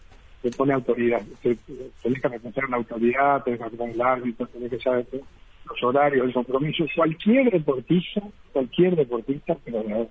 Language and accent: Spanish; Río Negro, Uruguay; soy oriundo de Río Negro.